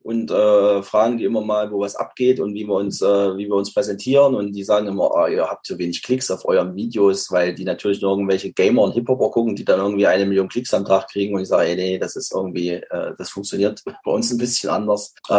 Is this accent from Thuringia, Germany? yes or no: yes; Thuringia, Germany; Wir sind halt aus der Nähe aus Weimar und das ist erstens nicht weit.